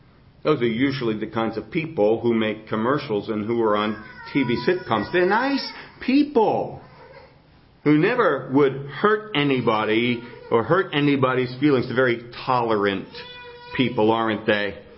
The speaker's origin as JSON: {"language": "English", "region": "New Jersey", "country": "United States", "accent": "New Jersey", "said": "Even as you listen to my voice and hear my New Jersey accent, it's not the great Northwest accent. It's the New Jersey accent."}